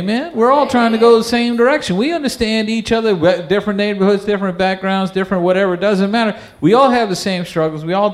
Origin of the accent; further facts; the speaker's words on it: Texas, United States; I'm from Texas, so I'm going to tell you all about Texas things now.